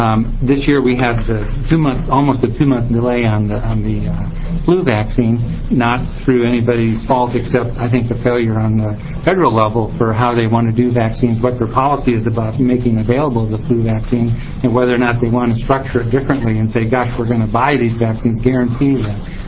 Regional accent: Salem, Oregon, United States; I'm a pediatrician from Salem. I represent the Oregon Medical Association and the Oregon Pediatric Society.

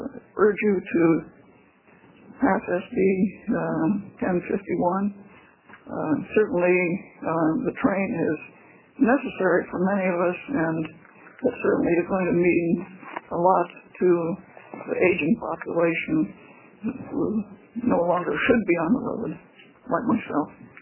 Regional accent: Eugene, Oregon, United States; I'm from Eugene, Oregon, where I live at 2014 Elk Avenue.

